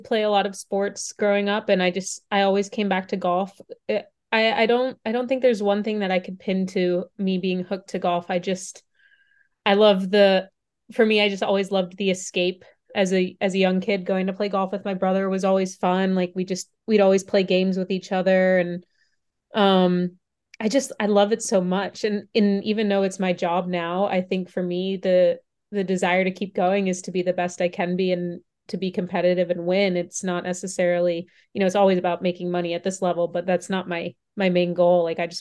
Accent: Pennsylvania, United States; And growing up in Pennsylvania, just played whatever range or golf course our dad took us to.

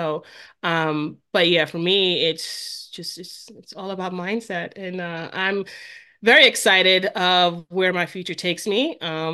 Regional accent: New York, United States; accent: New York; Like my accent was just so strong, and they couldn't really understand my New York accent.

